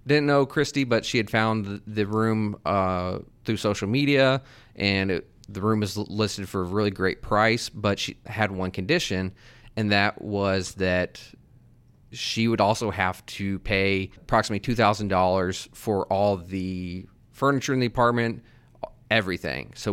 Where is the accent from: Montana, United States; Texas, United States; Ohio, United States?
Texas, United States; At least I'm from Texas. Anything outside of New York City to me is considered upstate.